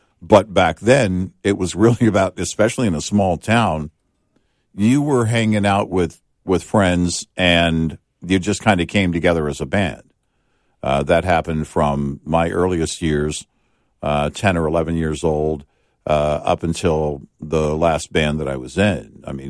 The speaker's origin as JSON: {"language": "English", "region": "Southern US", "country": "United States", "tie": "born or raised there", "said": "It had growing up in the South, it had a feel like a hot summer day."}